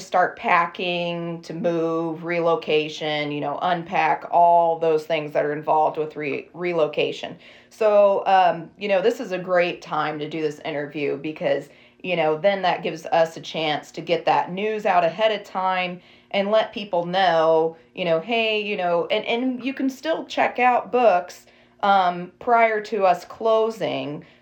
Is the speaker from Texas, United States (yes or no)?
yes; Irving, Texas, United States; And so even though I grew up in Irving, I still went to school here